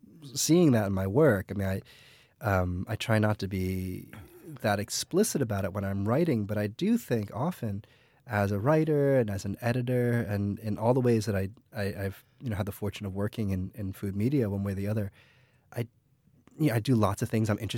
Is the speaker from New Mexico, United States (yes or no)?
no; New Jersey, United States; My parents worked in New York City. I grew up in New Jersey. They came home pretty late, often like 9:30 at night.